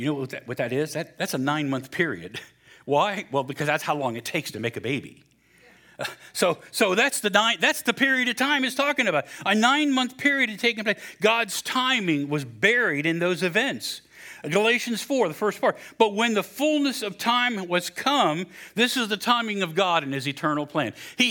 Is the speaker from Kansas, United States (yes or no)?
no; West Virginia, United States; born there; I wasn't born there, but my parents, that's their roots in Kentucky. I was born in West Virginia. I talk about home. I talk about West Virginia